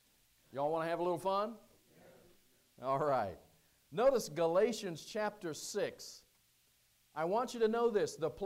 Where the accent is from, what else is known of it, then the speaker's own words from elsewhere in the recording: Whitsitt, Pennsylvania, United States; And many times people would ask me, hey … where are you from? I'd say, Whitsitt, Pennsylvania.